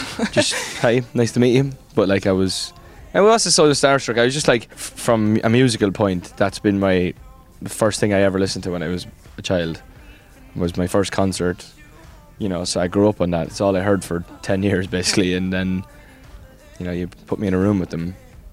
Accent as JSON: {"language": "English", "country": "Ireland", "moved": "yes", "lives_now": "London, United Kingdom", "said": "Because I'm obviously Irish, but I've been living in London for 7 years."}